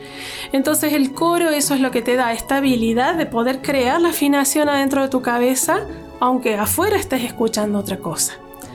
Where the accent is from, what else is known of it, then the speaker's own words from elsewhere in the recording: Córdoba, Argentina; Bueno, yo soy argentina, soy de Córdoba, Argentina